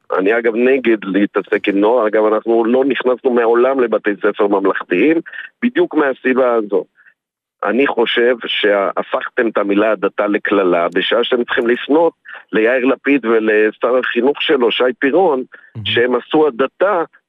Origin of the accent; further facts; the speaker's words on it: Tel Aviv, Tel Aviv District, Israel; אני נולדתי בתל אביב, עד גיל 10 חייתי בתל אביב, וחזרתי לפני 6 שנים לתל אביב.